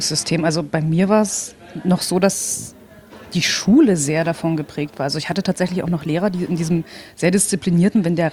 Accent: Germany; born there; wir sind so ungefähr der gleiche Jahrgang und wir sind beide noch in der DDR geboren. Du ganz knapp, ich ein bisschen länger. Ich bin 85 geboren.

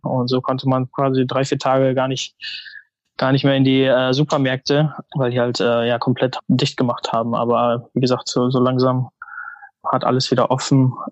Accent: North Rhine-Westphalia, Germany; ich bin in NRW groß geworden

